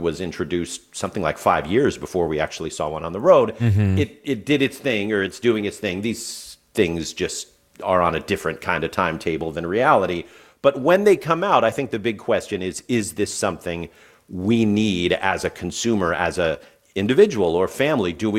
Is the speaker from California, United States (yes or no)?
yes; Oakland, California, United States; I'm from Oakland with that last name, and it's always, always, always stuck with me.